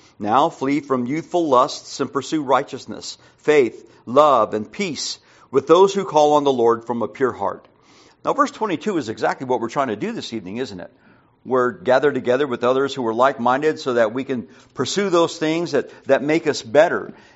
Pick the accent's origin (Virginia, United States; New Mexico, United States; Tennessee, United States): New Mexico, United States; I remember when I first moved to Texas. I'm from New Mexico, by the way.